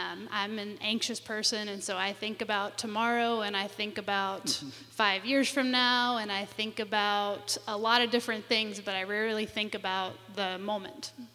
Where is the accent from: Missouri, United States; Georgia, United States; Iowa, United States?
Georgia, United States; I'm from Georgia, and I graduated from college in 2011 with a degree in economics.